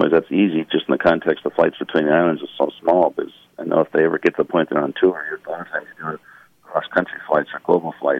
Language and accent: English; Washington, United States; I grew up in Washington State.